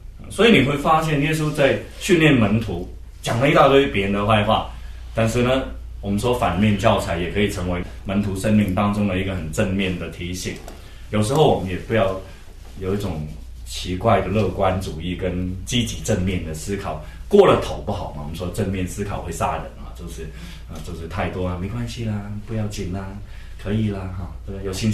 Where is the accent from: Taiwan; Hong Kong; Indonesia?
Hong Kong; 我们叫 one foot kick 啊，我们香港人说叫一脚踢啊